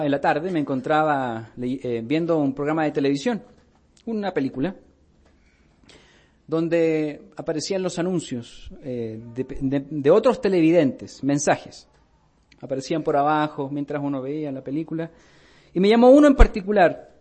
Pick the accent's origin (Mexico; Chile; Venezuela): Chile; en las tradiciones y la cultura de donde yo vengo, no se destila la borrachera como tal el 25 de diciembre. Se acumula al 1 de enero. Ahí viene la buena. En Chile, el 1 de enero se ve la gente en el suelo.